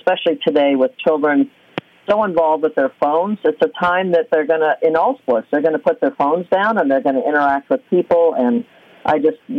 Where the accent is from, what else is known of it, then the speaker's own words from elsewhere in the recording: California, United States; I grew up in Southern California that had wonderful opportunities when I was 7